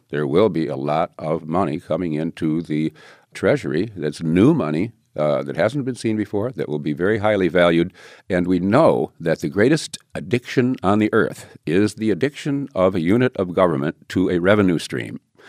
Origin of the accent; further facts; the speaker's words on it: United States; because I'm an American and I believe in freedom